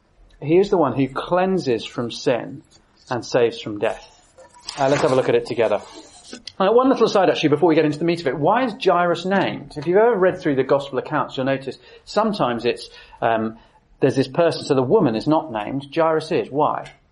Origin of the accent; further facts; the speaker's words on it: Alberta, Canada; I grew up in Alberta. When you grow up in Canada, you have two options.